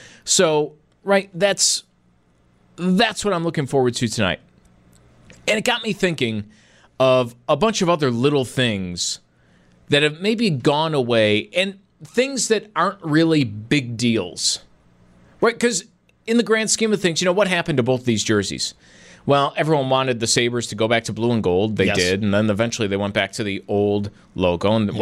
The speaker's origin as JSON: {"language": "English", "town": "Buffalo", "region": "New York", "country": "United States", "tie": "born or raised there", "said": "I grew up in Buffalo, but I was always a Penguins fan."}